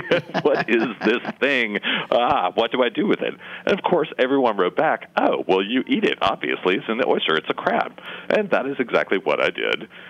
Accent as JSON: {"language": "English", "region": "Tennessee", "country": "United States", "tie": "born or raised there", "also_born_or_lived": "Birmingham", "lives_now": "Charleston, United States", "said": "I was raised in Tennessee, went to college in Pennsylvania, spent most of my adult life in Birmingham, Alabama"}